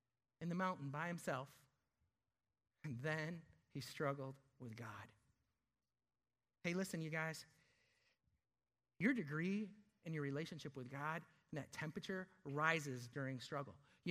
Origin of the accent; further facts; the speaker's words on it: Michigan, United States; And in my mind, I think back to my days as a kid growing up in Michigan.